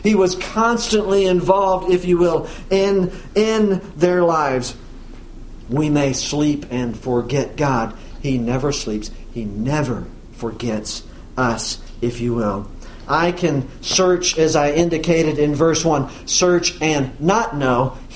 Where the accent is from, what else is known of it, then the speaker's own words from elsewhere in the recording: Missouri, United States; now in Lee's Summit, United States; I come from Southwest Missouri into central and a little bit north of central into Lee's Summit.